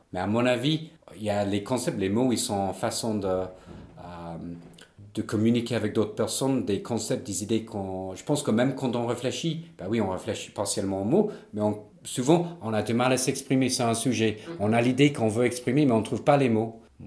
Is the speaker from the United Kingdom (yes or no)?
yes; England, United Kingdom; French is a second language; moved away as an adult; now in Paris, France; les gens, ils se rendent compte que je suis anglais.